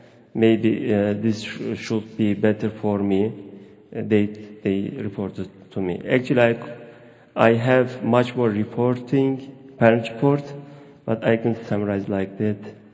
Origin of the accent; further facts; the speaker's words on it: Turkey; English is a second language; from Turkey. I want to explain, my language is not enough, but I want to do my best.